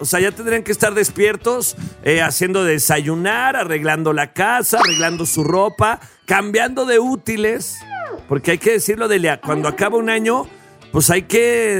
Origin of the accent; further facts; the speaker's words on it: Pachuca, Hidalgo, Mexico; de Pachuca, me vale